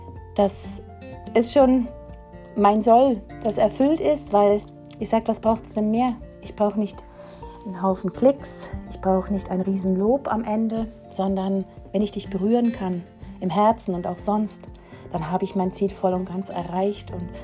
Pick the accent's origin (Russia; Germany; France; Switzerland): Switzerland; Ich bin ja Schweizerin, man hört es ja.